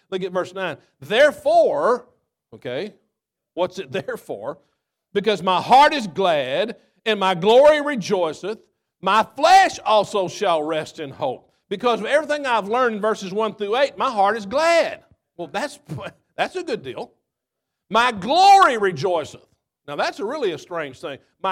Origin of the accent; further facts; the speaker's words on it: Texas, United States; I grew up in Texas, but my dad pastored for 45 years.